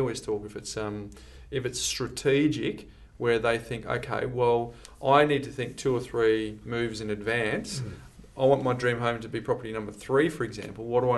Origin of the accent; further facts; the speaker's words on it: Perth, Western Australia, Australia; No, I'm from Perth.